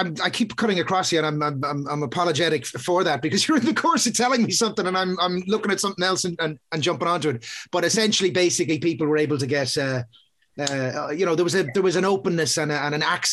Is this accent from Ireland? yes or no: yes; Dundalk, Leinster, Ireland; Then I grew up so I'm from Dundalk originally